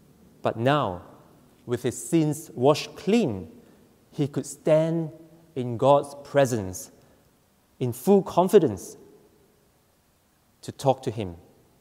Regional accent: Malaysia; Where I grew up in Malaysia, I always look forward to the durian season.

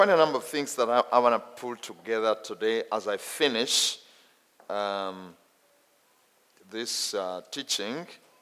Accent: Uganda; English is a second language; moved away as an adult; now in Kenya; I come from Uganda, but the Lord sent me to the nation of Kenya, where I'm doing ministry.

